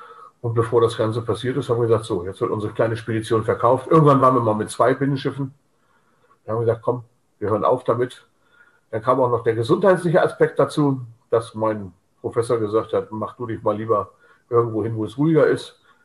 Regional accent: Hamburg, Germany; Wir hatten zwar ein Zuhause, das war Hamburg, also ich bin gebürtiger Hamburger

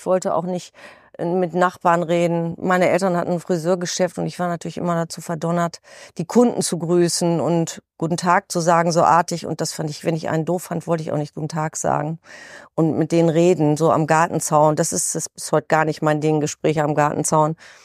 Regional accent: Lübeck, Schleswig-Holstein, Germany; Ich bin in Lübeck geboren, in einem kleinen Stadtteil und habe meine Jugend am Strand verbracht, wirklich.

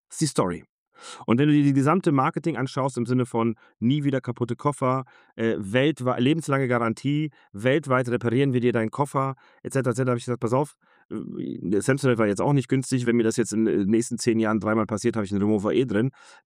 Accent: Cologne, North Rhine-Westphalia, Germany; Du weißt vielleicht, worauf ich hinaus will als Kölner.

